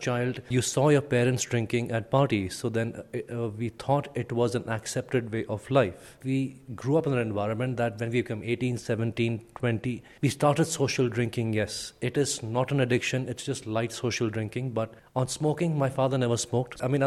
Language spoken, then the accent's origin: English; Pune, Maharashtra, India; also born or lived in Mumbai; We grew up in a place called Pune and Bombay, which culturally is very progressive compared to all the other small towns or probably even the big towns which are up north